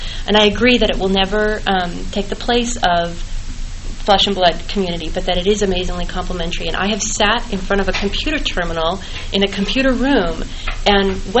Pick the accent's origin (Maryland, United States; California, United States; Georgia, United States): California, United States; Berkeley; moved away as an adult; I came from the Bay Area in California where I grew up and where I'd gone to school at Berkeley